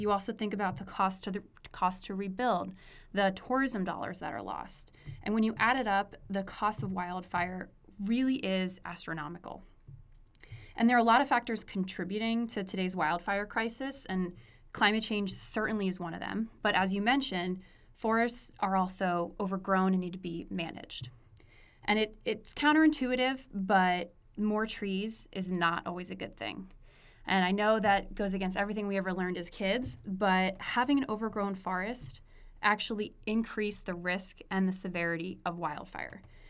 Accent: East Coast, United States; and I apologize, I'm from the East Coast, so you have to hear me say forest over and over again.

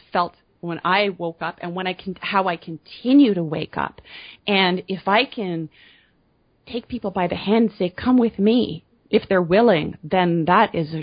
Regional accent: Canada; I'm Canadian, but I'm not French Canadian

